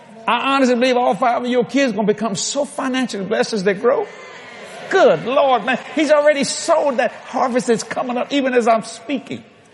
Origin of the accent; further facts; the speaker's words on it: Louisiana, United States; Because, you see, I'm a Cajun boy. We know how to cook.